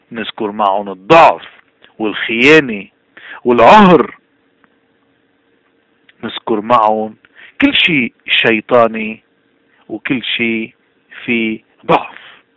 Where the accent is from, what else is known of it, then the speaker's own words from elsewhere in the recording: Lebanon; بضلوا يسألونا انت من وين؟ من اي بلاد جيت؟ بضل لبناني.